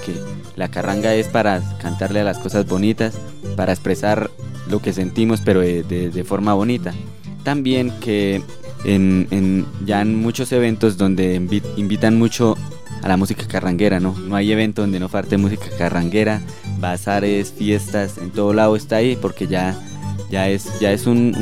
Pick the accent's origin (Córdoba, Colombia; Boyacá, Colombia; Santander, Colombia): Boyacá, Colombia; nos llamen boyacos, boyacenses, del interior, de la tierrita, porque eso somos esos, y no debe darnos pena de que somos boyacos, boyacenses